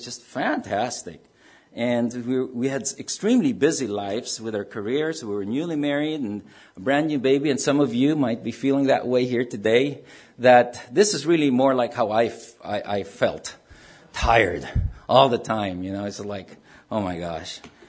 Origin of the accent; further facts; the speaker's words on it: Manila, Metro Manila, Philippines; when I grew up in Manila, Philippines, I was youngest of 9 children.